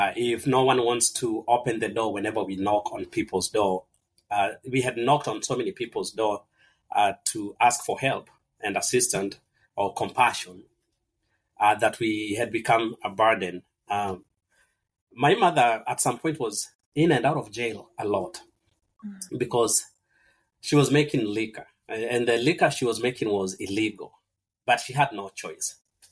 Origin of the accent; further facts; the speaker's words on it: Kenya; So I was born and raised in Kenya.